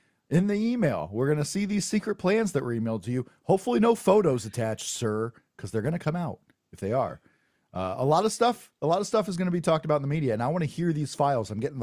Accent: Indianapolis, Indiana, United States; This in Indianapolis, Indiana, in my home state. … for nothing. I'm from here.

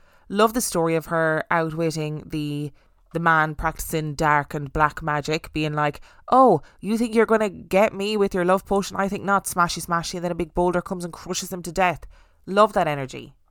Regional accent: Alwar, Rajasthan, India; I am from Alwar, and Bangor is in the municipality of Alwar district. Since childhood, I have heard various stories about Bangor

